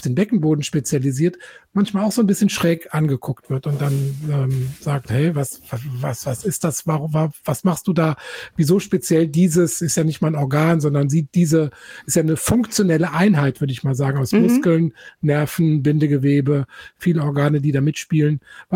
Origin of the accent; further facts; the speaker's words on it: Eifel, Germany; Ich komme nämlich aus der Eifel, so ein bisschen auf der anderen Seite des Rheins.